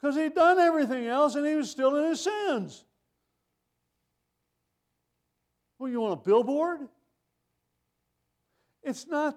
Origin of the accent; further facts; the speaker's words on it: Texas, United States; I was raised in Texas. Every Texas intersection has a Baptist church, a Methodist church, and a Church of Christ.